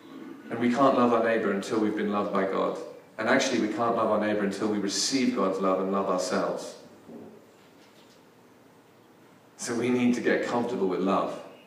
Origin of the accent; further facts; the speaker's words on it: London, United Kingdom; So I was raised in London, in a suburb in London.